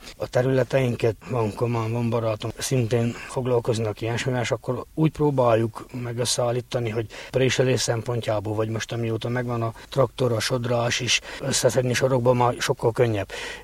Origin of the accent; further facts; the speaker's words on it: Kükülőkeményfalva, Harghita, Romania; Kükülőkeményfalván születtem, ott is lakunk, gazdálkodunk a családommal.